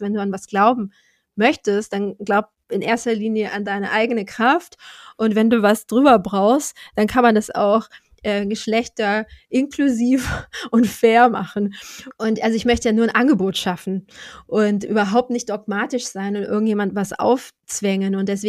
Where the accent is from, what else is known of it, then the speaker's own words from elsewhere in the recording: Southern Germany, Germany; bin ich weiß, heterosexuell, in Süddeutschland aufgewachsen, mit finanziellen Mitteln, noch mit beiden Eltern und so weiter, ohne körperliche Beeinträchtigung.